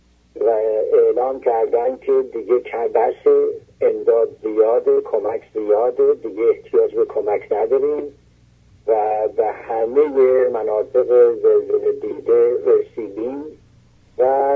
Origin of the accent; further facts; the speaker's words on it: Azerbaijan, Iran; also born or lived in Tehran; من خودم رو سوگوار میدونم به عنوان یک ایرانی، به عنوان یک آذربایجانی